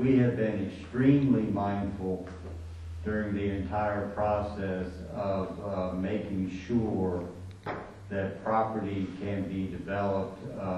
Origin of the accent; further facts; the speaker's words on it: Virginia Beach, Virginia, United States; And I grew up in Virginia Beach